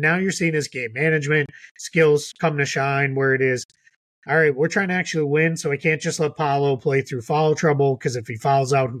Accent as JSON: {"language": "English", "town": "Boston", "region": "Massachusetts", "country": "United States", "tie": "born or raised there", "said": "I'm a Celtics guy because I grew up in Boston."}